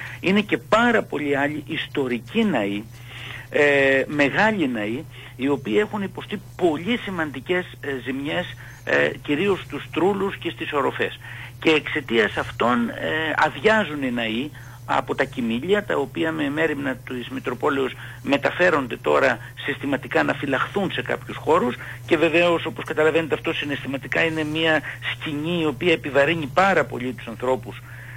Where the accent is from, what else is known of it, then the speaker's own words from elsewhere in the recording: Samos, North Aegean, Greece; moved away as an adult; Γεννήθηκα το 1966 στις 19 Φεβρουαρίου στο βαθύ της Σάμου, στο κάτω βαθύ δηλαδή στην πόλη της Σάμου, όπου και μεγάλωσα και τελείωσα τις εγκύκλιες σπουδές. Έφυγα από εκεί για να σπουδάσω στο πανεπιστήμιο.